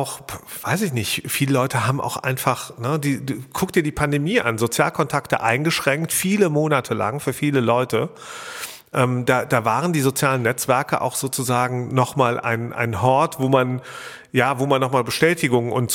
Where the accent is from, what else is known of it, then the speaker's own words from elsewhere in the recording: Rhineland, Germany; now in Berlin, Germany; Ich bin ja Rheinländer, schon ewig in Berlin, aber Rheinländer.